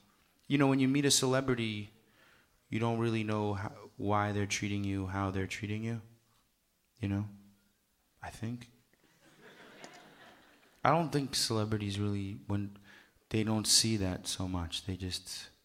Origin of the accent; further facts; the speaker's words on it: White Plains, New York, United States; I'm from White Plains, New York, pretty much. That's where I grew up most of my life.